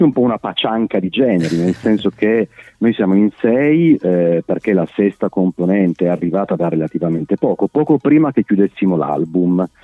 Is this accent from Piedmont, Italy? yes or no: yes; Turin, Piedmont, Italy; qua a Torino di torinesi doc ne trovi veramente pochi, quindi siamo tutti quanti figli di meridionali emigrati negli anni, no?